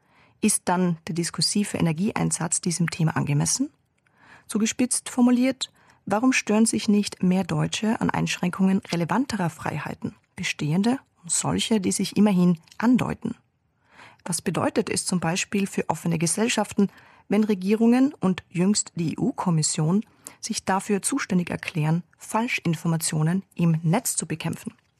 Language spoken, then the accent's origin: German; Austria; Als Österreicherin darf ich bestätigen, die Abwesenheit eines Tempolimits auf deutschen Autobahnen fasziniert.